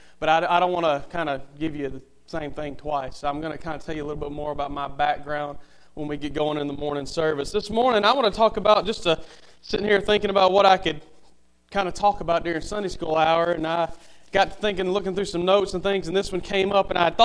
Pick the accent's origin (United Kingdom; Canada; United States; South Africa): United States; Millbrook, Alabama; I grew up down in Millbrook, Alabama, went to Victory Baptist Church.